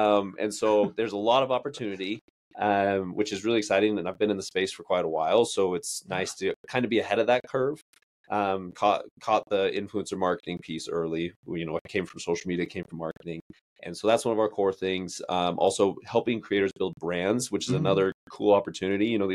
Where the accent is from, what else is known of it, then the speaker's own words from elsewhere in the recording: Sandy, Utah, United States; Like I'm a born and raised Utah boy.